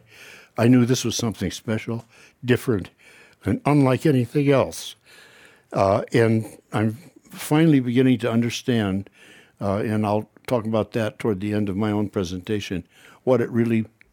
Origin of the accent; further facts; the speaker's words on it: Washington, United States; because I grew up on Puget Sound, in the middle of old growth, or actually second growth. And so for a person from the west side of Washington to get over to the east side of Washington or Oregon or into Nevada is a shock.